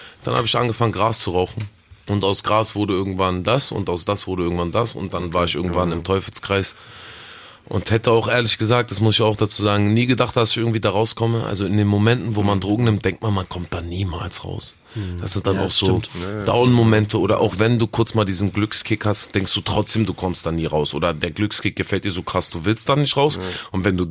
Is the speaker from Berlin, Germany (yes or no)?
yes; Berlin, Germany; Ich bin Rapper. Ich bin 29 Jahre alt. Ich komme aus Berlin.